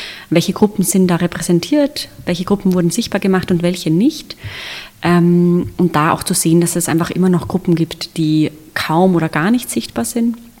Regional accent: Austria; Und bin ja selbst sozusagen als Österreicherin

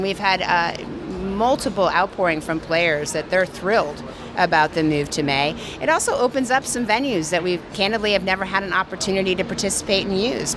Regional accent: Syracuse, New York, United States; also born or lived in New Jersey; I was born in New Jersey, but grew up in upstate New York and Syracuse, New York, but we're excited.

